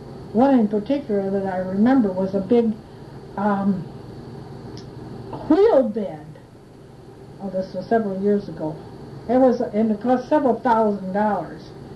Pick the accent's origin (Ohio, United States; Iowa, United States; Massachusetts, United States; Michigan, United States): Michigan, United States; Traverse City; I was born in Traverse City, and I went to school in Traverse City.